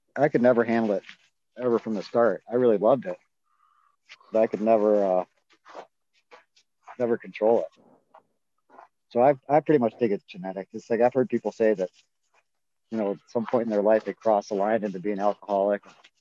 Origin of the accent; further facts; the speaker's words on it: Avon Lake, Ohio, United States; Avon Lake, my hometown.